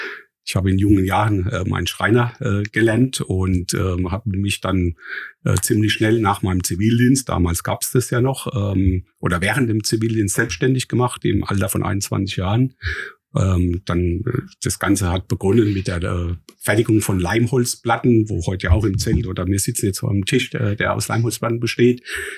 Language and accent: German; Bürgstadt, Bavaria, Germany; also born or lived in Miltenberg; Und bin in Bürgstadt geboren, beziehungsweise geboren natürlich in Miltenberg, aber in Bürgstadt aufgewachsen. Und ja, mittlerweile 58 Jahre alt.